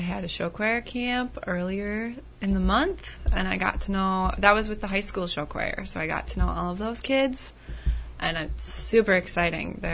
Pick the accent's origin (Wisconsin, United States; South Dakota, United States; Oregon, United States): Wisconsin, United States; Rhinelander; I grew up in Rhinelander and graduated from Rhinelander High School.